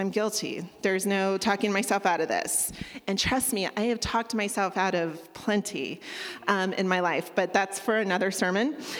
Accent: California, United States; I grew up in California, driving on the 210 freeway

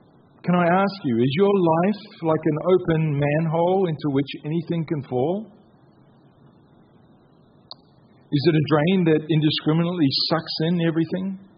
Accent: New Zealand; now in Australia; When I moved to Queensland 13 years ago, I'm a New Zealander.

